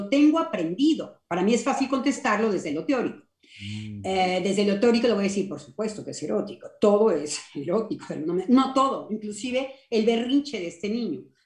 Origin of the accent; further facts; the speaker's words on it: Mexico; voy a ser como mexicana